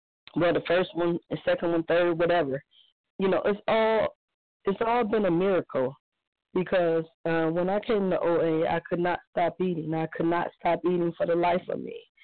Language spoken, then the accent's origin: English; Cleveland, Ohio, United States; I'm from Cleveland, Ohio.